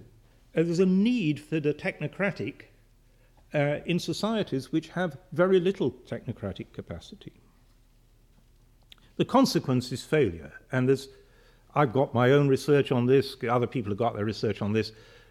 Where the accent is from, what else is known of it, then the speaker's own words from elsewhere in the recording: United Kingdom; as a Brit, I cannot resist the example of the euro